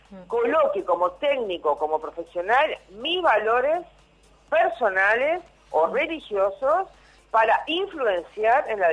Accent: Córdoba, Argentina; que yo vengo de Córdoba

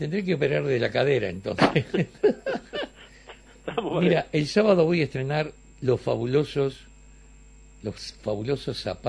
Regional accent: Uruguay; Yo soy uruguayo, hijo de gallegos

